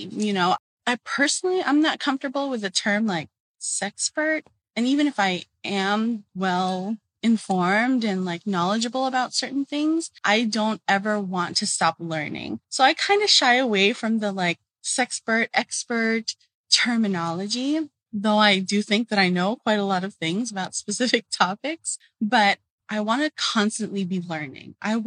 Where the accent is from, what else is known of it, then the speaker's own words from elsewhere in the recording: Los Angeles, California, United States; now in Boston, United States; And I'm originally from Los Angeles, but I currently reside in Boston, Massachusetts